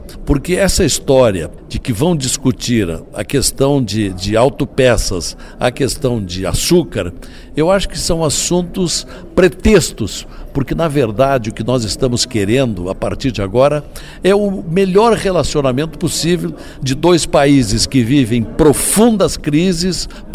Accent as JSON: {"language": "Portuguese", "region": "Rio Grande do Sul", "country": "Brazil", "said": "Eu, por exemplo, sou do Rio Grande do Sul"}